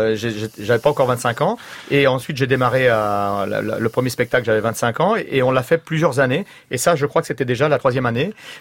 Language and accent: French; France; first language Sicilian; moi, ma première langue, c'est le sicilien. Puisque à la maison, tout le monde était sicilien, on parlait sicilien. Moi, je suis arrivé à la maternelle, je parlais presque pas français. J'ai appris le français à la maternelle.